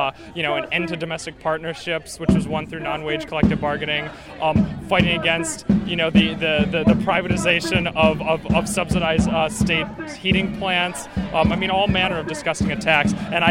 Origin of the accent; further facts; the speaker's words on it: Rhinelander, Wisconsin, United States; I'm from Rhinelander, Wisconsin, which is a little town of 8,000 in northern Wisconsin.